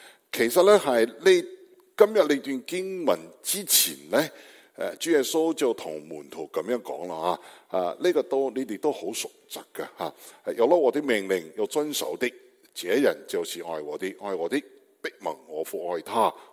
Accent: Beijing, China; Cantonese is a second language; 我係北京人，咁係北京人學返嚟嘅少少嘅广东话同你讲道。

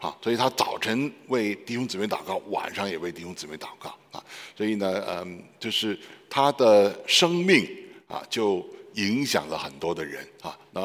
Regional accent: Beijing, China; now in Australia; 我是北京人我就89年来了澳洲我家里边呢都是我在一个基督徒的家庭长大那我妈妈呢是王明道教会的信徒。

